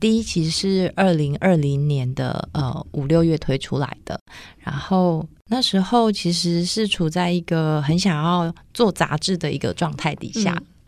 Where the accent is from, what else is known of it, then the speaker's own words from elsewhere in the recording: Tainan, Taiwan; 因为我其实就是跟我过去的出生地有关，因为我本身是大台南人